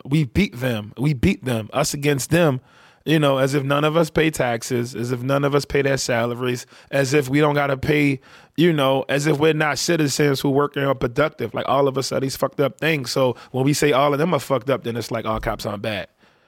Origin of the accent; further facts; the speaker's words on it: Baltimore, Maryland, United States; When I'm out of town, I tell people, when people know I'm from Baltimore, when they ask me, where you from? And I say Baltimore, they be like, ew.